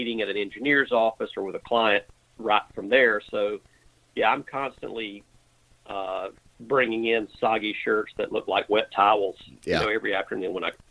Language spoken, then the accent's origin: English; Alabama, United States; No, I'm a South Alabama redneck.